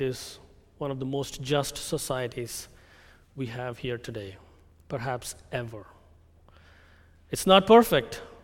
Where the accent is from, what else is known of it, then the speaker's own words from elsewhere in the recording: India; now in United States; You know, I come from India.